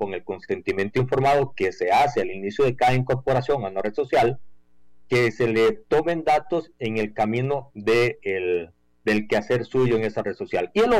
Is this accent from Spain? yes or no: no; Costa Rica; de nuestro quehacer nacional, de nuestra identidad como costarricenses